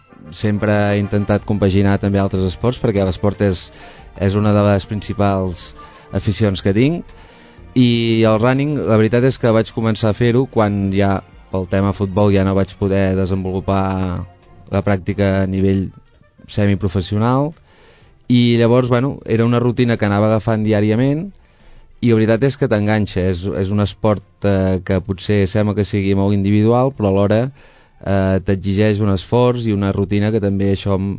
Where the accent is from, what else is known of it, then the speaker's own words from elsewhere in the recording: Banyoles, Catalonia, Spain; now in Sabadell, Spain; jo curiosament no sóc de Sabadell, sóc de Banyoles.